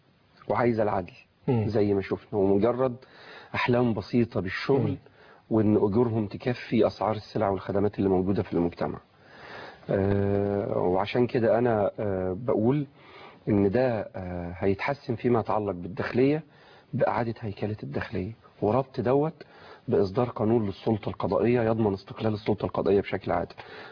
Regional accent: Egypt; وده طبيعي وكان موجود عندنا في مصر

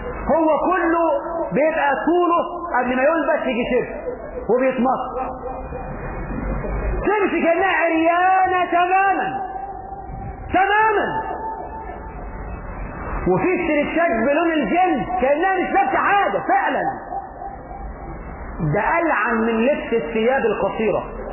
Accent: Egypt; احنا في مصر يبدو ان احنا فهمنا حديث النبي بالمقلوب

